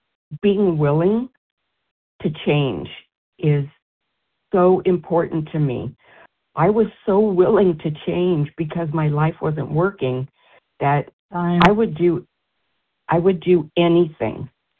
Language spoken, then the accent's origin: English; Philadelphia, Pennsylvania, United States; from Philly.